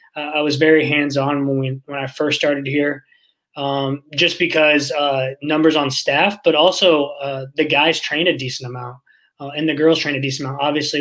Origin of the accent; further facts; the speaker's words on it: Illinois, United States; Yeah, so growing up in Central Illinois, played collegiate football actually